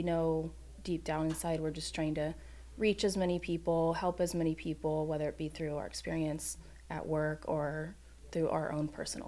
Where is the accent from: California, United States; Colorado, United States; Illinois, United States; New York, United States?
California, United States; Los Angeles; now in San Diego, United States; So I grew up in the Los Angeles area, whole childhood there. And then when college came about, I applied to San Diego State